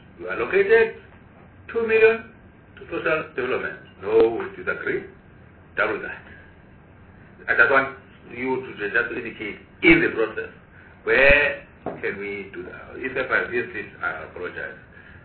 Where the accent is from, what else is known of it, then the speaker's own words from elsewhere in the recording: Pretoria, Gauteng, South Africa; I'm from Pretoria, that type of thing.